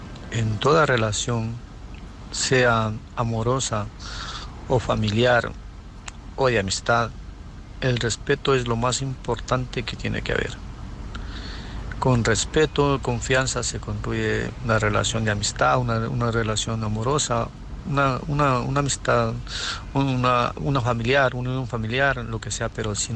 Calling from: Murcia, Region of Murcia, Spain; soy de Murcia.

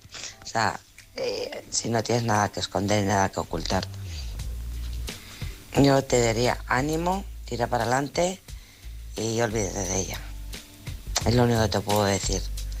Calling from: Alcorcón, Community of Madrid, Spain; de Alcorcón.

